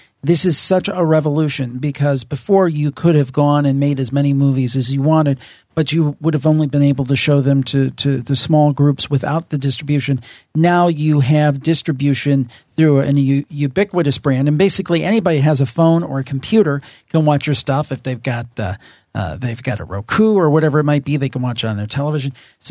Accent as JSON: {"language": "English", "region": "Ohio", "country": "United States", "said": "we both, totally coincidentally, we're from Northern Ohio here"}